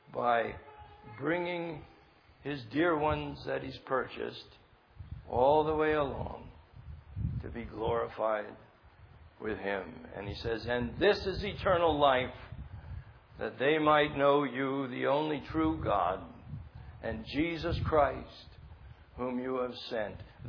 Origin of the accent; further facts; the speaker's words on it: New Jersey, United States; I was raised in New Jersey, so we talk about youth guys.